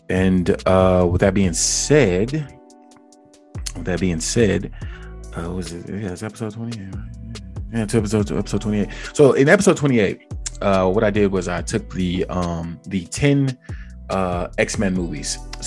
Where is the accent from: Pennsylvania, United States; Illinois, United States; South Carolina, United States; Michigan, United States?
Illinois, United States; Chicago; I'm from Chicago, so I'm pretty used to it.